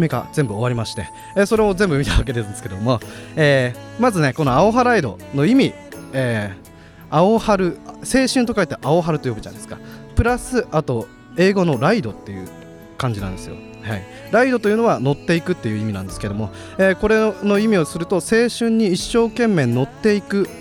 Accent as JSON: {"language": "Japanese", "region": "Akita", "country": "Japan", "tie": "born or raised there", "said": "僕 の地元がね、地元秋田なんですけども、"}